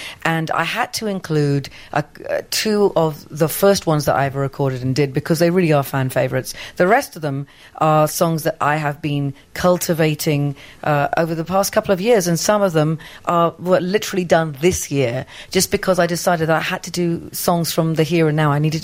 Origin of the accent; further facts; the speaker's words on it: London, United Kingdom; I grew up backstage in Royal Opera House, Covent Garden in London. We were all Welsh